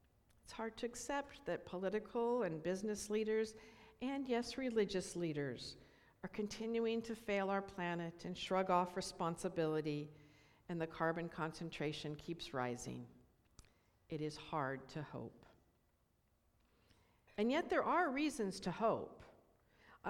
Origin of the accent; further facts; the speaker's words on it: California, United States; I'm reminded of wildfires in my hometown in California, of forest fires we have here in the Pacific Northwest.